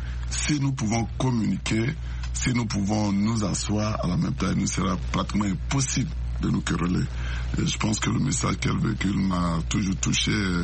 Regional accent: Côte d’Ivoire; je suis donc ivoirien ancien militaire ancien paracommando américain

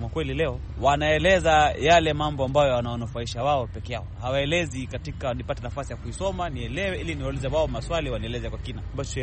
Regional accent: Kenya; mimi kama Mkenya

